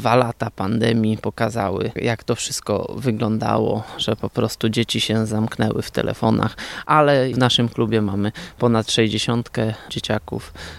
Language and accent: Polish; Bochotnica, Lublin Voivodeship, Poland; pochodzę z wioski, z Bochotnicy. Może jakbym mieszkał w mieście, to może by była pasja do innego sportu